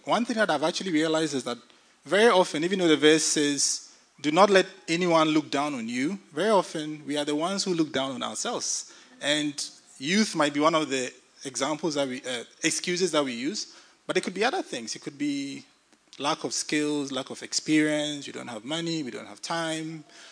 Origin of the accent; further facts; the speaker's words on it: Ghana; now in Frankfurt, Germany; that is my lovely wife, Zonia. I'm from Ghana originally. I'm a data scientist by profession. We've been in Germany for the last 3 years. We used to previously live in Berlin, and we moved to Frankfurt a year ago.